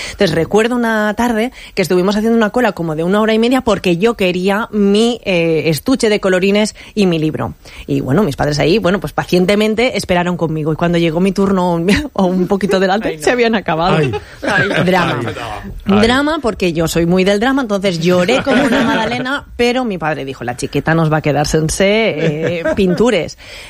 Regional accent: Alcàsser, Valencian Community, Spain; la cabalgata de mi pueblo, Alcácer, lo he dicho alguna vez, yo soy de Alcácer

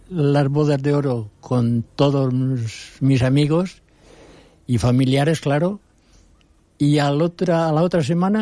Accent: Anna, Valencian Community, Spain; born there; yo nací en Anna, en un pueblo de Valencia, y a los 16 años me fui a Valencia, capital, a estudiar, y vivía en un barrio de Ruzafa, en una casa particular, con otras personas.

